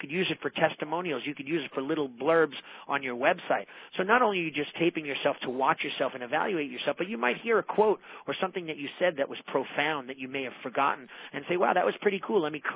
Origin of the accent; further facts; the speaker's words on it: New York, United States; I'm from New York. I speak very quickly. I sometimes want to speak without an accent.